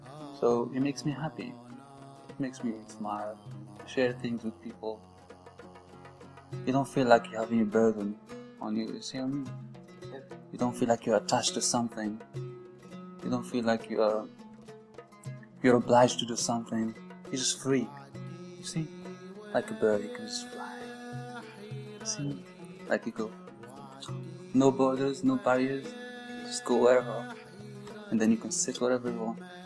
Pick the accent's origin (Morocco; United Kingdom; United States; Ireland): Morocco; English is a second language; And the fact that I'm from Morocco and I'm not rich enough to, you know, just travel abroad